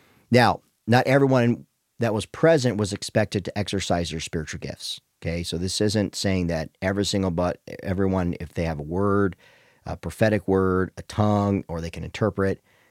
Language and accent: English; United States; I'm speaking as an American and primarily spending my time in American churches from West Coast to East Coast